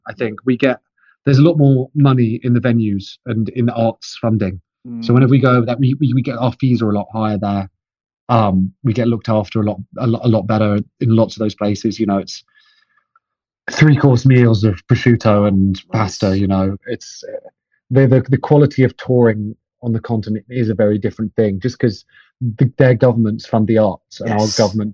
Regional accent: South East England, United Kingdom; I grew up in Kent, where I grew up in a town where there isn't a music venue really.

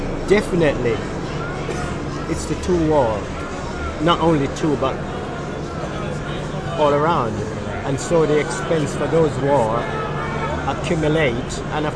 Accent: Jamaica; born there; I was born in Jamaica.

